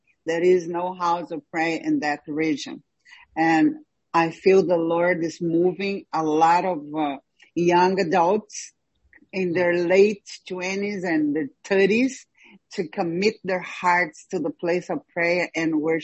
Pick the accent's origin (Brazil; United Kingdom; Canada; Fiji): Brazil; I came recently from Brazil, from establishing a house of prayer in my own house out there in my own town.